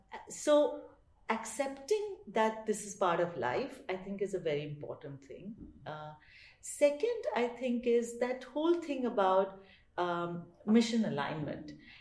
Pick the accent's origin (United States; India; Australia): India; Mumbai, Maharashtra; but I was from Mumbai. I had an urban life